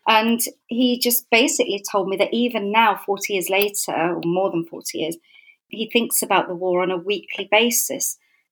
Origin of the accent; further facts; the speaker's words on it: London, United Kingdom; I grew up in North London. I was born in Islington. At first my parents, because they were refugees, they lived in a flat in Islington with my grandmother and my auntie and my uncle.